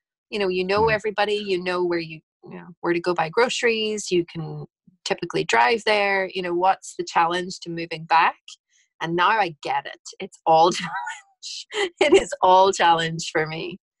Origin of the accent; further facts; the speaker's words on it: Houston, Texas, United States; moved away as an adult; now in Northern Ireland; Houston will always be my home. I feel like I did all of my growing up in Houston.